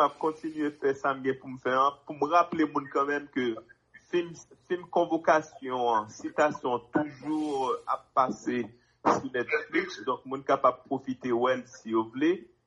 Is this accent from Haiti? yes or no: yes; Haiti; en tant que haïtien